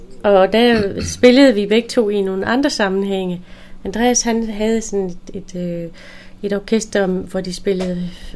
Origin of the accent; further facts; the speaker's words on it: Ærø, Region of Southern Denmark, Denmark; og jeg er ærøbo, så